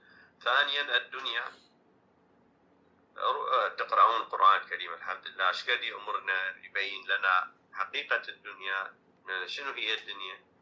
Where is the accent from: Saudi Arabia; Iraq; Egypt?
Iraq; بالنسبة إحنا كعراقيين مما يراد بينا